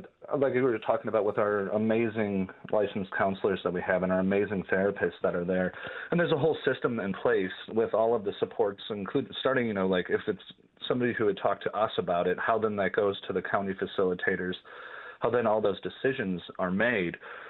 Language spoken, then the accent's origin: English; Sheboygan, Wisconsin, United States; also born or lived in New York City; I moved back to Wisconsin. I'm originally from Sheboygan, so coming back here was something that was very important to me.